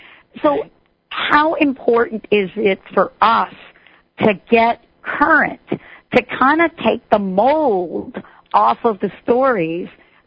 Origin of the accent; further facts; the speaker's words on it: New York, United States; I'm from New York, so I like go to Macy's all the time.